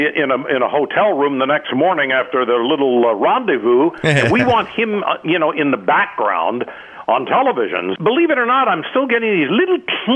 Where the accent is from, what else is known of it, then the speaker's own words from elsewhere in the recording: Los Angeles, California, United States; I grew up in Los Angeles, and I used to, getting back to how it all started, I would would be with my transistor radio